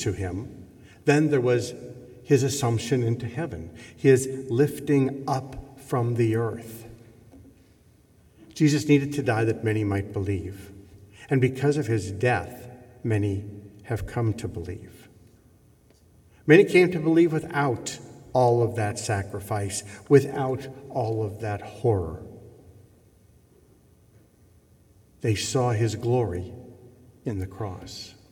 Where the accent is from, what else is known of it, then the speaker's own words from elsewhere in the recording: Ireland; But that's because I'm Irish.